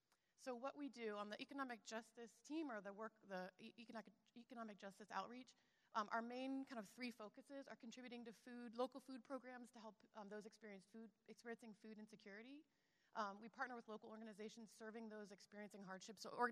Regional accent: Burtonsville, Maryland, United States; So I grew up here in Burtonsville, and even though this is a very transient area

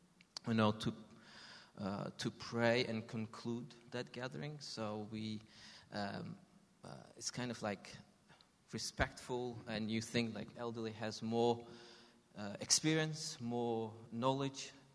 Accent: Tajikistan; Okay. Yeah, I'm from Tajikistan, Central Asian country, tiny Central Asian country, used to be part of Soviet Union.

